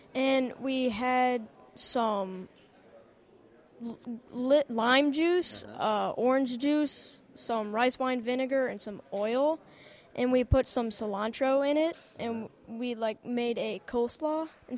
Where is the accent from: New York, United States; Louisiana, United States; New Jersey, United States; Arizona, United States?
Louisiana, United States; Baton Rouge; I'm from Baton Rouge, Louisiana.